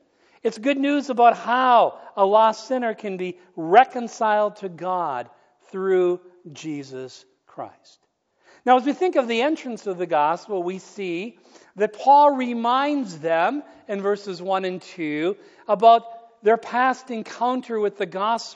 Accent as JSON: {"language": "English", "town": "Duluth", "region": "Minnesota", "country": "United States", "said": "You know, I'm from Duluth, Minnesota. They say it's a great place to be from."}